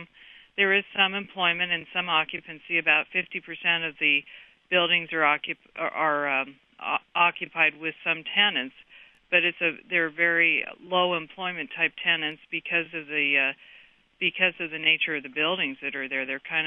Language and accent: English; Alameda, California, United States; I grew up in Alameda, and the Navy base had been here since 1939.